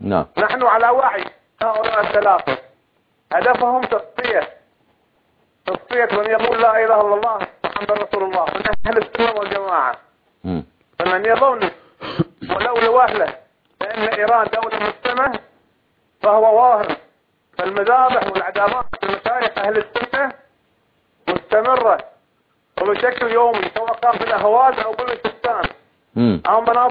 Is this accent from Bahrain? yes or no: yes; Bahrain; لأننا أخطأنا خطأ كبيرا كبحرينيين وما زلنا نخطأ